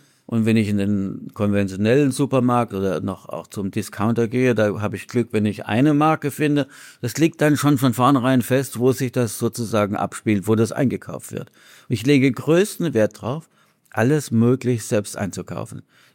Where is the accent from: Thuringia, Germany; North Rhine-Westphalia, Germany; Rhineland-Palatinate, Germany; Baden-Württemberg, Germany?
Baden-Württemberg, Germany; bei uns in Süddeutschland, ich bin ja aus der Gegend von Heidelberg